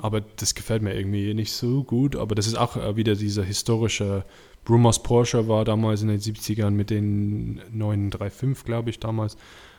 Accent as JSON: {"language": "German", "region": "England", "country": "United Kingdom", "second_language": "German", "said": "es bedeutet mir auch nichts als Engländer"}